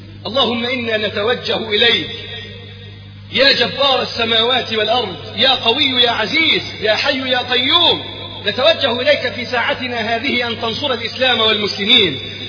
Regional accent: Egypt; اللهم احفظ بلدنا مصر وسائر بلاد

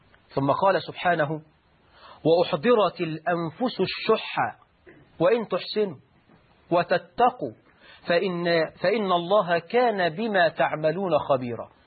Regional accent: Egypt; حتى عندنا في مصر

